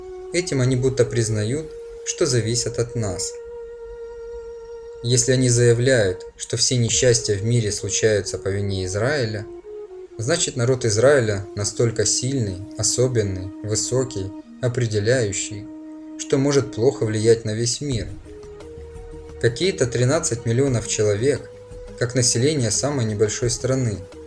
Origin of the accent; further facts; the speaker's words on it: Russia; Я сам вырос в России